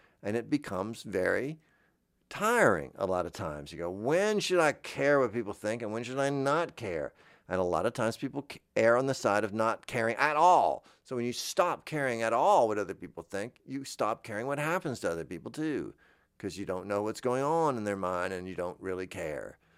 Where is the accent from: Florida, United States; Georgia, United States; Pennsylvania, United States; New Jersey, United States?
Florida, United States; I grew up in Florida. I grew up getting into cars in shorts on you know, whatever that vinyl stuff was